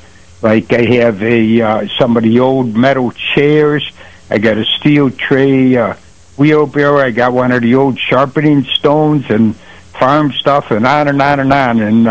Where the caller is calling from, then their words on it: Attica Center, New York, United States; I'm up here in sunny Attica Center.